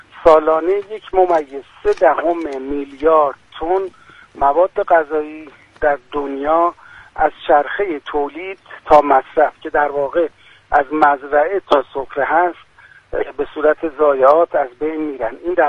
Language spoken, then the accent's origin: Persian; Iran; همه ما به عنوان یک ایرانی وظیفه داریم